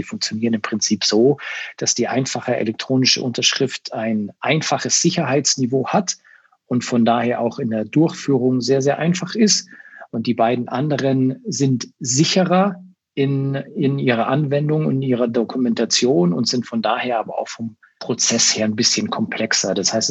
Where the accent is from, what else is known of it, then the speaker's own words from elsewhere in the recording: Germany; dass wir als Deutsche da noch vorsichtiger sind als alle anderen.